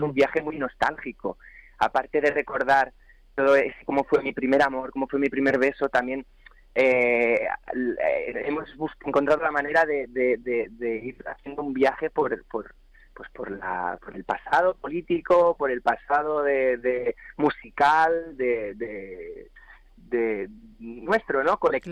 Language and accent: Spanish; Castellar del Vallès, Catalonia, Spain; Yo soy de Castellar del Vallès, un pueblito en Barcelona, cerca de Barcelona.